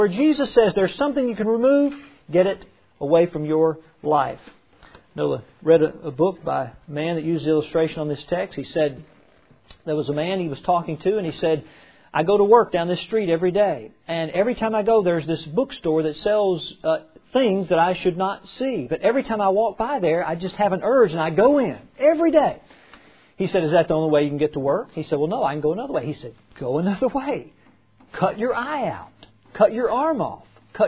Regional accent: the South, United States; I grew up in the South and born there and raised there.

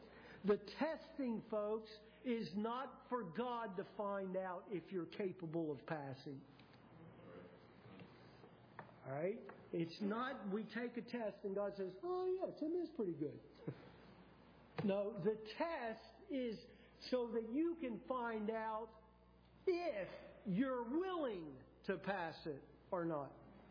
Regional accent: Brisbane, Queensland, Australia; I grew up right there in Australia and learned my heritage in Brisbane, where MacArthur had his headquarters in World War II.

